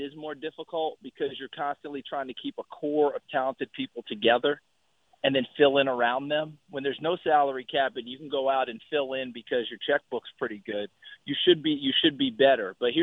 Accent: Northeast, United States; Look, I grew up in the Northeast.

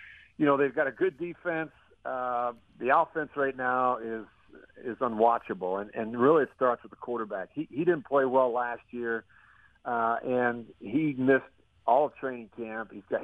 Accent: Philadelphia, Pennsylvania, United States; I mean, I grew up in Philadelphia, so I was a big Sixers fan.

